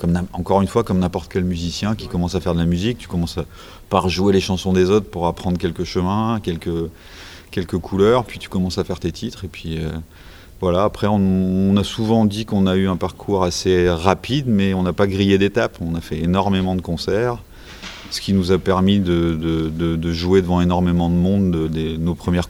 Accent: Morlaix, Brittany, France; je suis originaire de Morlaix, donc qui est à 60 bornes de Brest

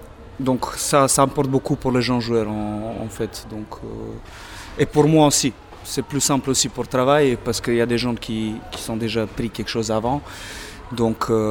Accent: Serbia; French is a second language; now in Arras, France; je viens de Serbie.

